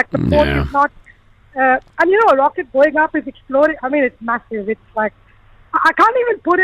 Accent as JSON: {"language": "English", "country": "India", "said": "so I'm Indian my whole life. I'd always seen Diwali rockets get launched, but this was something else."}